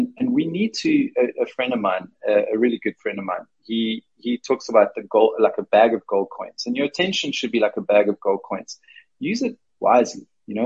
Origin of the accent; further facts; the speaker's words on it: Denmark; my whole family is Danish. I come from Denmark. My lineage is Danish